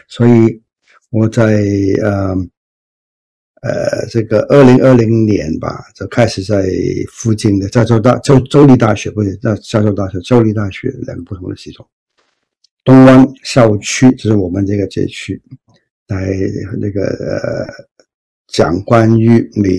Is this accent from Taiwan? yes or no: no; Hong Kong; moved away as an adult; now in United States; 我就68年从香港到美国，我在香港长大的。